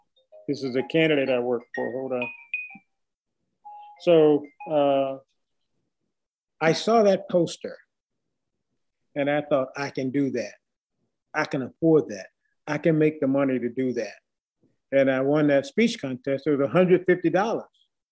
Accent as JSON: {"language": "English", "region": "the South", "country": "United States", "tie": "born or raised there", "said": "I mean, just growing up in the South, growing up in America"}